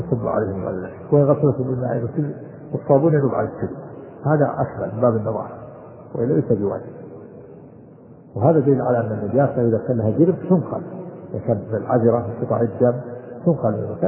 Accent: Najd, Saudi Arabia; كما عندنا في نجد يكون مستقبل القبلة

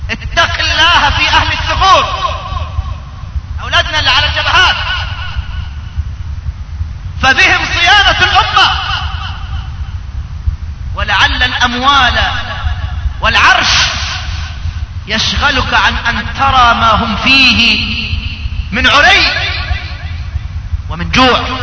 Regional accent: Egypt; اللي كانوا عايشين في وسطنا كمصريين

